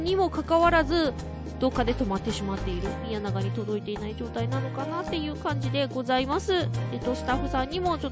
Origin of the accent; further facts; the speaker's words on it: Fukuoka, Japan; やっぱりね、博多っ子なのでもつ鍋好きです